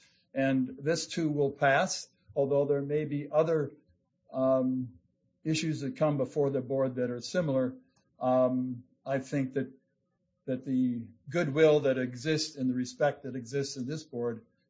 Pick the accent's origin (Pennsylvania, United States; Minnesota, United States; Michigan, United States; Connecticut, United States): Michigan, United States; Petoskey; I'm from Emmett County, Petoskey.